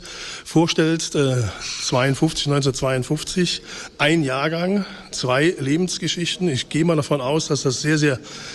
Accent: Saarland, Germany; Ich würde mich freuen, als Saarländer, wenn Saarbrücken es schaffen würde

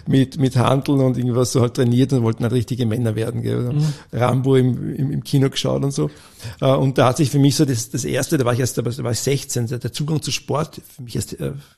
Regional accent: Vienna, Austria; Ja, also ich bin in Wien groß geworden.

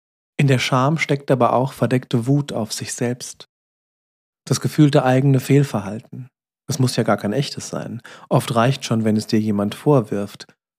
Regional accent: Bad Soden, Hesse, Germany; In Bad Soden, wo ich groß geworden bin, machte das Freibad üblicherweise am Wochenende des 1. Mai auf.

